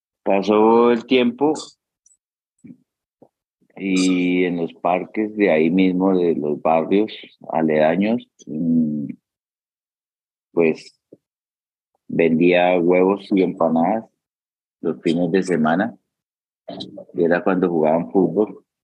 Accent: Tolima, Colombia; also born or lived in Antioquia; Vengo de una familia muy humilde, donde crecimos en el Tolima, digamos que nosotros vivíamos en apartado Antioquia

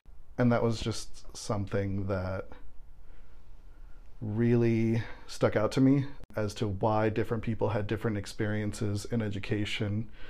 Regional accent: Miami, Florida, United States; growing up, I grew up in Miami, which is a pretty, Latino culture. Everywhere you go, signs are in Spanish

